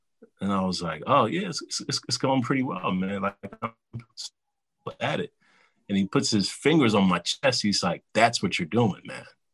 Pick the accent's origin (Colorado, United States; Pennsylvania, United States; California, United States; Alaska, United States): Pennsylvania, United States; Philadelphia; He's from Milwaukee. I'm from Philly, so we connected and we made Philwaukee.